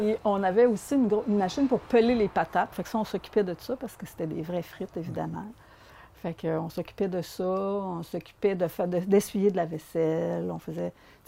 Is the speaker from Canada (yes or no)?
yes; Victoriaville, Quebec, Canada; Donc, à 4 ans, je suis déménagée à Victoriaville. Donc, okay. J'ai fait toute mon enfance, adolescence à Victoriaville.